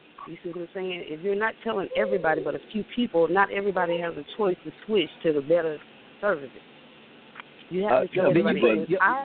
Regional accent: Montgomery, Alabama, United States; I'm from Montgomery, Alabama.

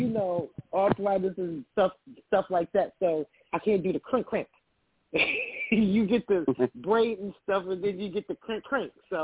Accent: New York, United States; a New Yorker, baby.

